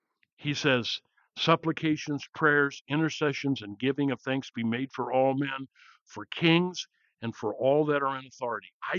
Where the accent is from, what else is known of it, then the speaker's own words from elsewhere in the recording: United States; I grew up on the Illinois, Mississippi, and Missouri, where they come together. I love those rivers.